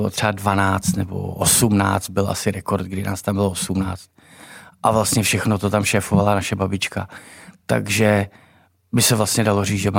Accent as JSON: {"language": "Czech", "town": "České Budějovice", "region": "South Bohemian Region", "country": "Czechia", "tie": "born or raised there", "said": "rodák jsem z druhé strany, řekněme z jiného směru. Rodák jsem přímo z Budějovic, ale směrem vlastně na Novohradský hory jsme měli chalupu, kde jsem trávil vlastně svoje dětství kompletně."}